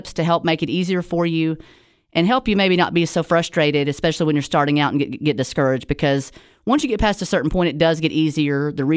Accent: Sparta, Tennessee, United States; I am a local from the Upper Cumberland, live in Sparta, Tennessee.

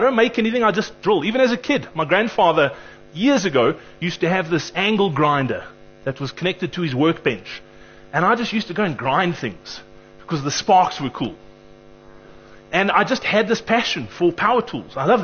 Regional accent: Cape Town, Western Cape, South Africa; And I'm actually from Cape Town

